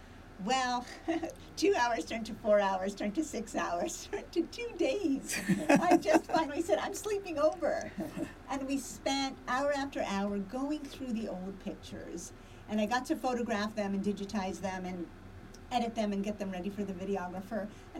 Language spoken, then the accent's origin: English; New York, United States; I'm from New York, and you're not negative, you don't fit in.